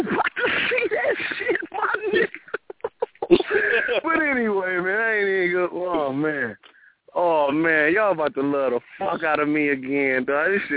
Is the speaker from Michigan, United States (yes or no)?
yes; Pontiac, Michigan, United States; Detroit, Pontiac is Pontiac. I'm from Pontiac, Michigan.